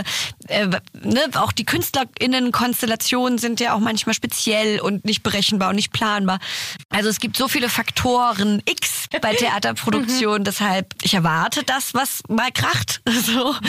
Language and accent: German; Blaustein-Herrlingen, Baden-Württemberg, Germany; ich bin in Blaustein-Herlingen aufgewachsen und war hier am Humboldt in der Schule.